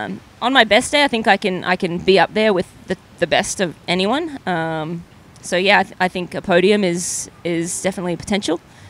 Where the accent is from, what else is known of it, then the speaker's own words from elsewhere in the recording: Brisbane, Queensland, Australia; So, I grew up in Australia, in Brisbane and all of that. So it sort of helps that grew up in a hotter climate.